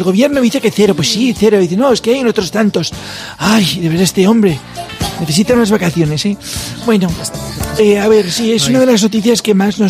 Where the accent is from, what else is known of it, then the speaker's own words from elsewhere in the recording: Zaragoza, Aragon, Spain; es que yo soy de Zaragoza, pero no tengo ni idea.